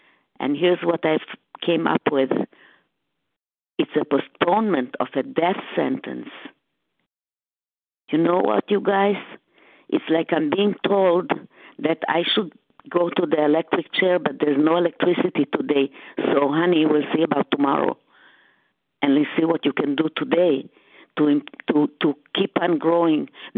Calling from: Boston, Massachusetts, United States; I'm calling from the Boston area at this time.

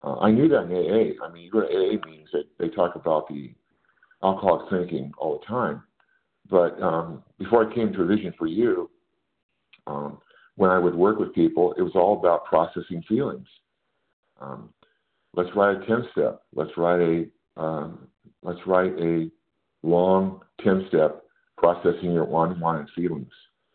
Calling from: California, United States; I'm calling from California today.

